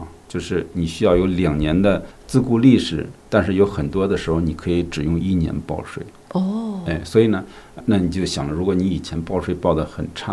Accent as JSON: {"language": "Chinese", "country": "China", "said": "对，我们中国人的话很少有人有好多 late payment"}